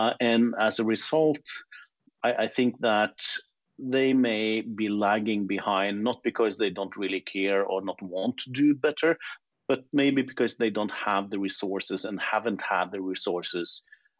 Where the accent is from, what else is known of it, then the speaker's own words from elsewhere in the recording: Norway; English is a second language; I am not American. I am a Norwegian. And over here in Norway, we have a different way of thinking